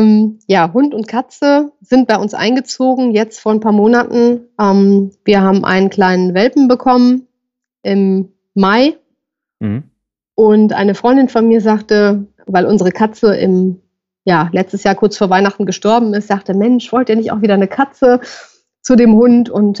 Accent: Düsseldorf, North Rhine-Westphalia, Germany; Ich komme auch aus Düsseldorf.

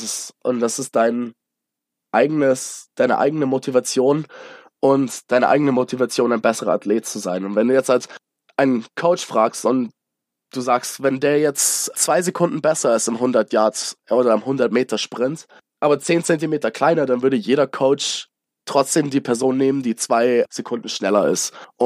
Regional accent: Munich, Bavaria, Germany; born there; als gebürtiger Münchner

